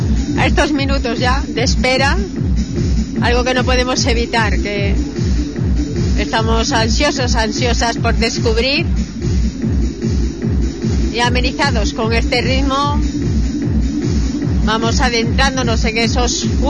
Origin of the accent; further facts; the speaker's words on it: Huelva, Andalusia, Spain; esas tradiciones son las que nos mantienen con ese ADN de que somos onubenses, es lo que nos afianza la tierra.